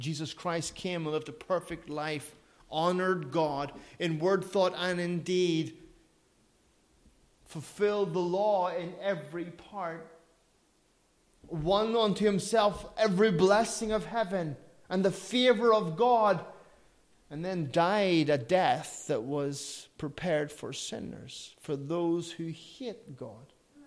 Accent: Ireland; I'm an Irishman. I love my kids.

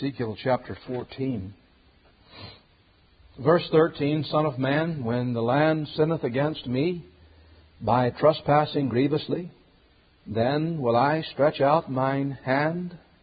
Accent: United States; I'm not opposed to that. I am an American.

